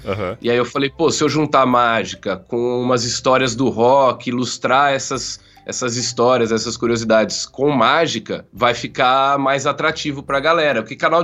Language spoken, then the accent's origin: Portuguese; Portugal; eu sou de Portugal e o cara é fã de um mágico brasileiro